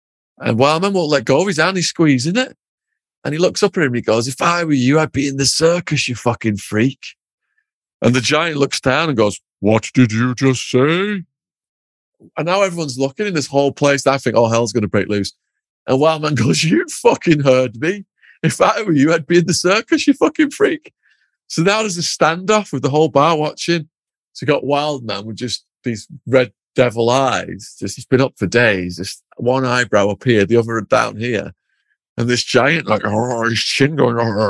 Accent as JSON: {"language": "English", "region": "England", "country": "United Kingdom", "said": "you know, we're from England. We don't have guns."}